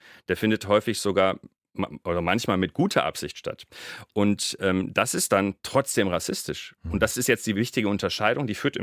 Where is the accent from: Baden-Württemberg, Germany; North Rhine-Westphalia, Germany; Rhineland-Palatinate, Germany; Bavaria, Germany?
North Rhine-Westphalia, Germany; Ich würde sagen aus dem Ruhrgebiet, aber dann merke ich irgendwann schon, worauf Sie hinaus wollen und dann sage ich, meine Eltern sind aus Syrien